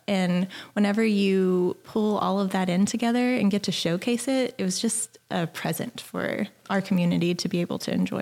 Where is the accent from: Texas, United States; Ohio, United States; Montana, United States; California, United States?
Texas, United States; Beaumont; also born or lived in Abilene; I was born and raised here in Beaumont and had graduated from Lamar and then married and moved up to Abilene for a good spell. And then we ended up back down this way in 2016.